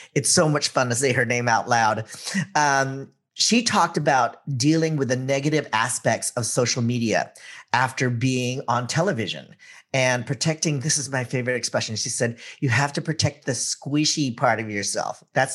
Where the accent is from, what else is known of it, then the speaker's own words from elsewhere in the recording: San Francisco, California, United States; and I grew up in San Francisco